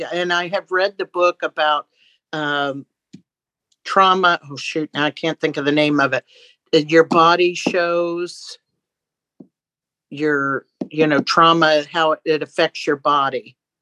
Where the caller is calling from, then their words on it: Columbus, Ohio, United States; Columbus, Ohio.